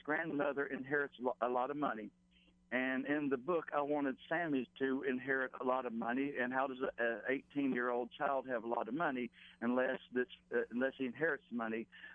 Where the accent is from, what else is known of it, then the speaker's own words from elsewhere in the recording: South Carolina, United States; also born or lived in Virginia; I actually was raised in South Carolina. I was born in Virginia.